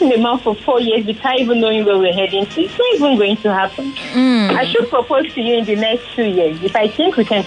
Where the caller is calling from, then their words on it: Magodo, Lagos, Nigeria; Lagos State.